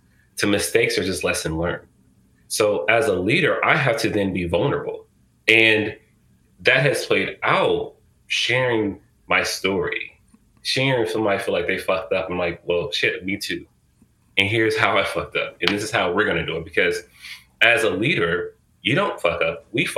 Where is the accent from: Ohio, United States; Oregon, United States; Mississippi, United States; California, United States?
California, United States; Oakland; I grew up in West Oakland, moved to Berkeley.